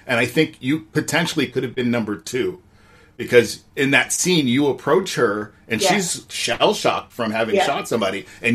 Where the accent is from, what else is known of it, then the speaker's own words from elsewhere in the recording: Canada; being Canadian, there's very few benefits to being Canadian.